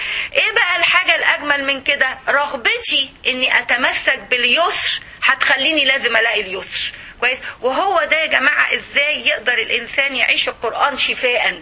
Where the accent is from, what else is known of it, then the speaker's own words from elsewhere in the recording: Egypt; يعني اللي معانا يعني بيبقوا بالألف في كلية الطب زمان يعني كان عندنا في مصر